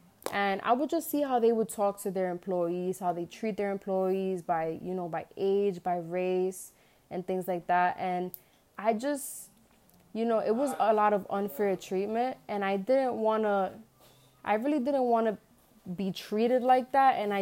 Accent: New York City, New York, United States; But, I'm 21 years old. I was born and raised in the Bronx. That's in New York City, for those that may not know.

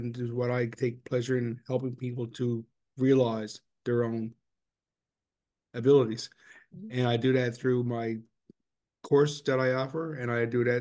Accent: Newfoundland and Labrador, Canada; from Newfoundland, Canada.

